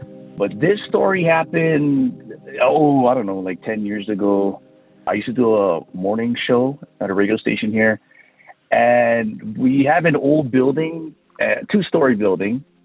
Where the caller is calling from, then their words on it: Hawaii, United States; I'm calling from the Big Island of Hawaii.